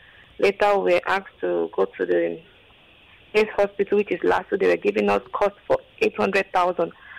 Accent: Ikorodu, Lagos, Nigeria; I'm from Ikorodu.

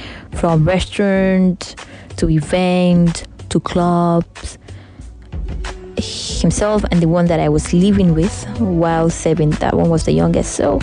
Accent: Nigeria; I mean, as a Nigerian babe now, who doesn't like a whoop?

